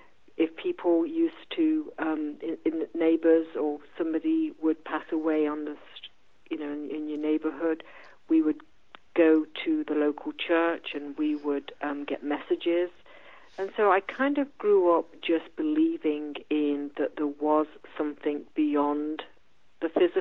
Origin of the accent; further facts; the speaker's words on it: Coventry, West Midlands, United Kingdom; growing up as a child in my hometown of Coventry, England